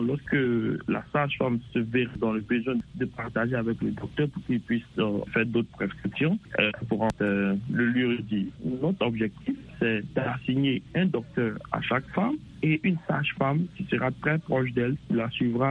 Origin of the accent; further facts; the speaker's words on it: Côte d’Ivoire; En tant qu'Ivoirien, nous avons commencé par la Côte d'Ivoire.